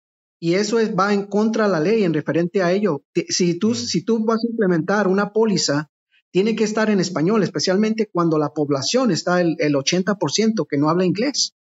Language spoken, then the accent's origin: Spanish; Mexico; Cuando hablamos de que venimos de México, venimos de nuestros países, a un país lleno